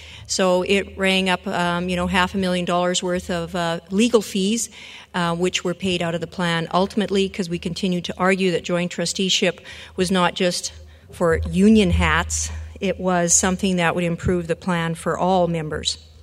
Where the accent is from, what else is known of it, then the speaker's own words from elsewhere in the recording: Saskatchewan, Canada; from Saskatchewan